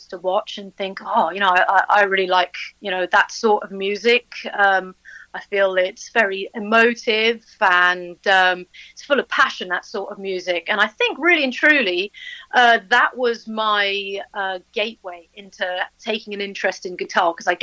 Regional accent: London, United Kingdom; I'm a London girl originally. I was born and bred in London. But my mother is French and she comes from a farming background.

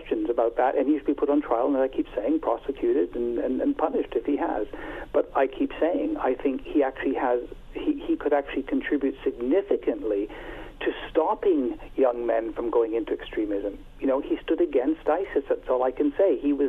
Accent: Canada; as any other Canadian who's listening to this story. I've lived here, but boy, everyone knows me as a Canadian.

